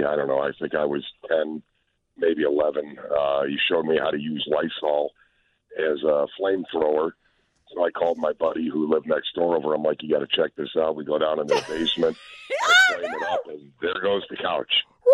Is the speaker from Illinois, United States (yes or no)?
yes; Buffalo Grove, Illinois, United States; When I was a kid growing up in Buffalo Grove, we had this place called Emmerich Park.